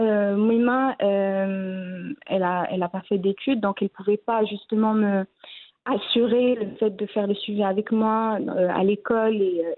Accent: Agadir, Souss-Massa, Morocco; also born or lived in Essaouira; Moi, à la base, je suis née à Souera.

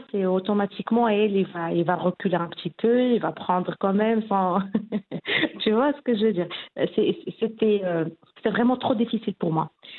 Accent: Figuig, Oriental, Morocco; also born or lived in Kenitra; on était obligés de déménager chez nous à Figik.

